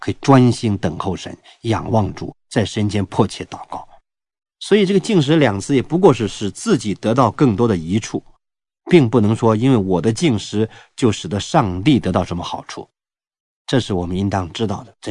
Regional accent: China; 好像我们中国人讲的面有菜色

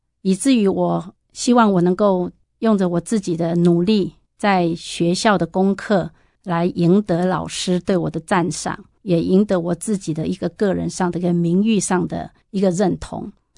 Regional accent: Taiwan; 家里这么贫穷，然后妈妈是比较所谓跟我们台湾人就是比较传统的观念，就是重男轻女。

